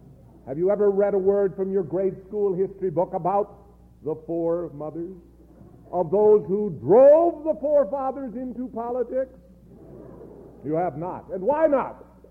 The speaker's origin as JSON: {"language": "English", "region": "Texas", "country": "United States", "said": "I am from Texas, and I'm proud to be from Texas. And the further from Texas I get, the prouder I am."}